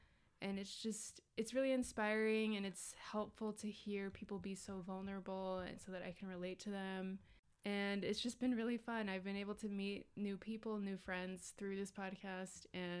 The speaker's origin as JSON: {"language": "English", "region": "Utah", "country": "United States", "tie": "born there", "said": "So I was born in Utah."}